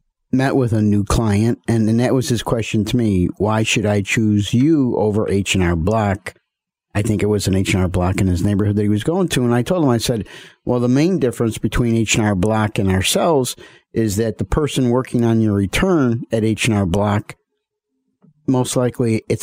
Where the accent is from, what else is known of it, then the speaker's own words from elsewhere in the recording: Elmwood Park, United States; So my short bio is born and raised in Elmwood Park. Typical Irish Catholic family.